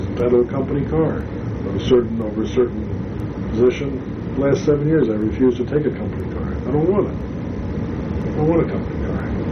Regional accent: New York, United States; I'm a New Yorker. I live in New York.

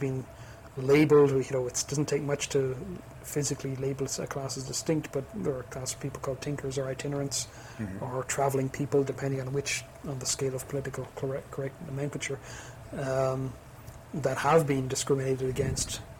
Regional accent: Ireland; Believe me, I'm Irish. I know how difficult it is to change one's cultural baggage.

